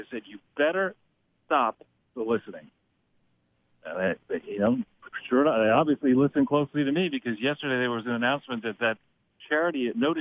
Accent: New York, United States; born there; my home state here in New York, and where the state where I was born

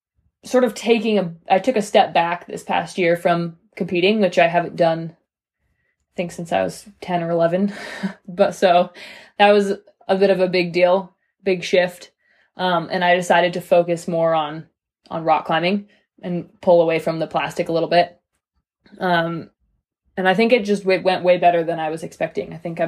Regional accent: Canada; now in Salt Lake City, United States; I'm 26 years old. I currently live in Salt Lake City, Utah, but I grew up in Canada

